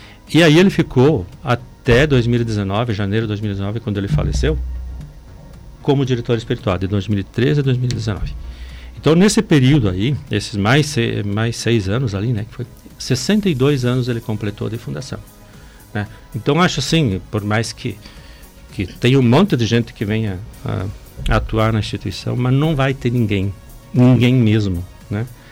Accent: Passo Fundo, Rio Grande do Sul, Brazil; Aliás, nem em Passo Fundo, quando eu era piá lá na Vila Langro, que eu tinha 6, 7, 8 anos, a gente já escutava ele

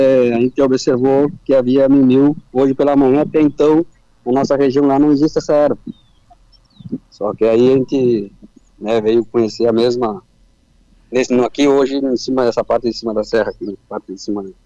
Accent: Chuí, Rio Grande do Sul, Brazil; nós saímos da cidade do Chuí, nós estávamos a caminho da cidade do Chuí e passaríamos cara para Santa Vitória, que é a cidade vizinha, mas nós somos do Chuí.

